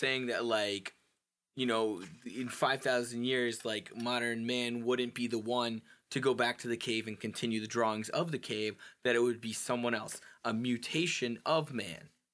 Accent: New Hampshire, United States; And then I'm from New Hampshire, and our only real landmark in New Hampshire was the Man in the Mountain.

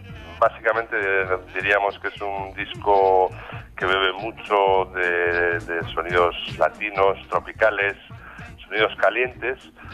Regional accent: Basque Country, Spain; como buen vasco, como buen guipuzcoano y tal, pues me gusta mucho comer.

